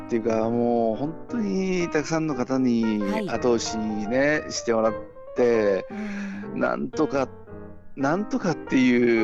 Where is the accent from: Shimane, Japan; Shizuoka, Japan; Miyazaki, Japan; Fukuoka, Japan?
Shimane, Japan; 僕はまあ島根県出身なんですけど、